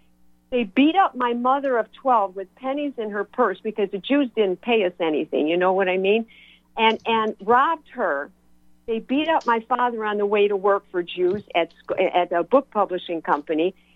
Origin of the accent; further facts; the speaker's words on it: Chicago, Illinois, United States; I grew up in South Chicago, like where you're from, Deanna.